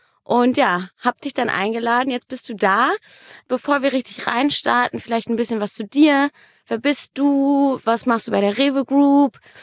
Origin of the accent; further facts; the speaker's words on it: Münster, North Rhine-Westphalia, Germany; ich komme aus Münster. Nicht direkt zwischen Münster und Osnabrück, aber genau.